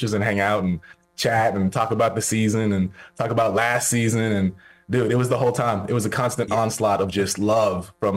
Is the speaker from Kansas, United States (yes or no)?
yes; Kansas City, Kansas, United States; I'm from Kansas City, yeah.